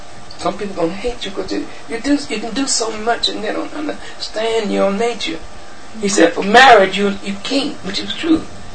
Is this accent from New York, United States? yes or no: no; Savannah, Georgia, United States; I said, yeah, I'm from Savannah, Georgia.